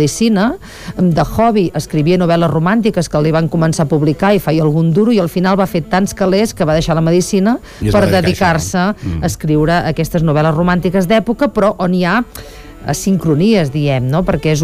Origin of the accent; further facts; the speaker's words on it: Sant Joan les Fonts, Catalonia, Spain; jo sóc de Sant Joan les Fonts, no sóc d'Olot aquí. Garrotxa